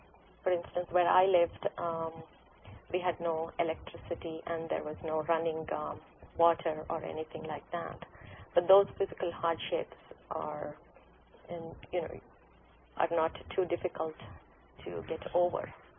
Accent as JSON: {"language": "English", "country": "India", "tie": "born or raised there", "second_language": "English", "said": "I was born and brought up in India."}